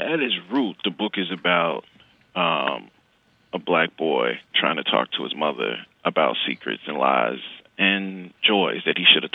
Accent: Mississippi, United States; Because I'm from the Deep South, from Mississippi.

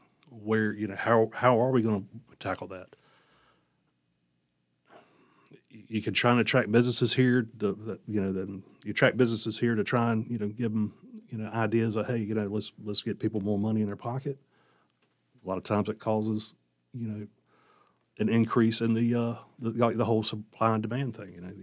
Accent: Wilmington, United States; I was born and raised here in Wilmington. My parents were born and raised here as well.

